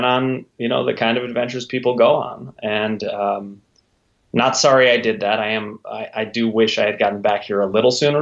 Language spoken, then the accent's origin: English; Cleveland, Ohio, United States; It's funny, you know, growing up in Cleveland, so many people grew up with a chip on their shoulder here.